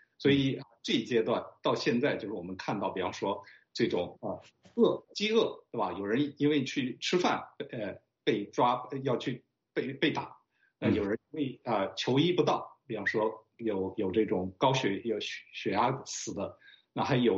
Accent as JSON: {"language": "Chinese", "town": "Xi'an", "region": "Shaanxi", "country": "China", "tie": "born or raised there", "said": "那我从小在那里长大，当然是非常关注那里所处的情况。"}